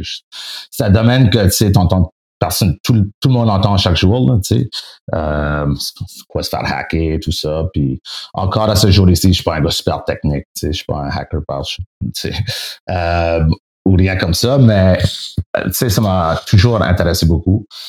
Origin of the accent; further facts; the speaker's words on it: Acadia, Canada; accent: Acadian; Excusez mon acadien, mon français-anglais